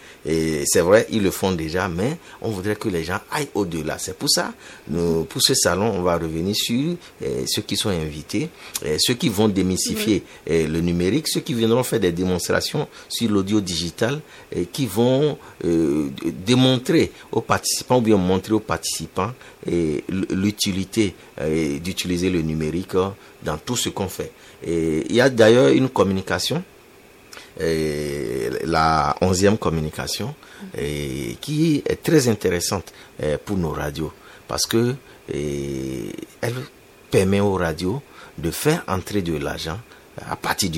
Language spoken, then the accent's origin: French; Benin; il y a une appréhension du numérique, surtout chez nous au Bénin.